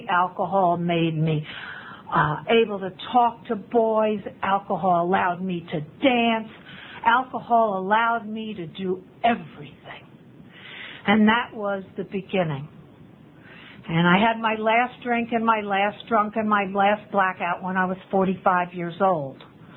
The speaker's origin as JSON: {"language": "English", "region": "New Jersey", "country": "United States", "tie": "born or raised there", "said": "I knew the country. I grew up in North Jersey, you know."}